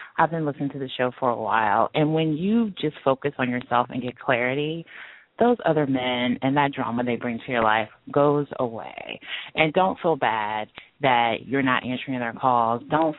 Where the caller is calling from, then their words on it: Silver Spring, Maryland, United States; in Silver Spring, Maryland.